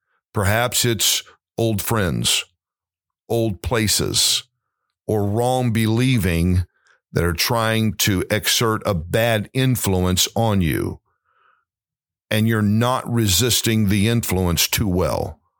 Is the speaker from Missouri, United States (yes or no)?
yes; St. Louis, Missouri, United States; now in Dallas, United States; But I'm born and raised in St. Louis, and I went back there for a period of time and planted a new church